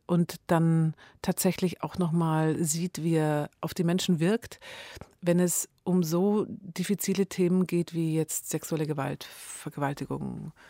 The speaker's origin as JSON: {"language": "German", "region": "Baden-Württemberg", "country": "Germany", "said": "Ich bin Schwäbin, was einige wissen, nicht viele."}